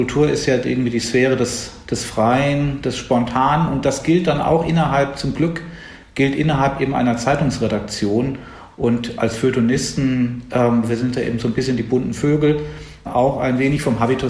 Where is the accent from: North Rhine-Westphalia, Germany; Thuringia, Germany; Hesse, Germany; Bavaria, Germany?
North Rhine-Westphalia, Germany; Bonn; auf anregende gute Schulen zu gehen in Bonn, wo ich aufgewachsen bin